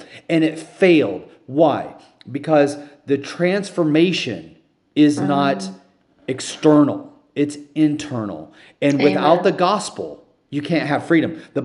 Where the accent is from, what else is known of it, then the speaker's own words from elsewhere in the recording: United States; when I say we, I'm talking about as an American.